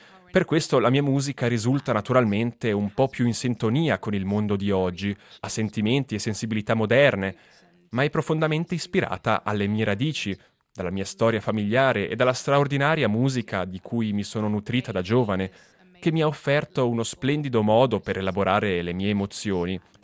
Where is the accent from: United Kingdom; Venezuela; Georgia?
United Kingdom; Italian is a second language; E noi che veniamo dal Regno Unito non siamo abituati a vedere il sole, quindi siamo davvero contenti.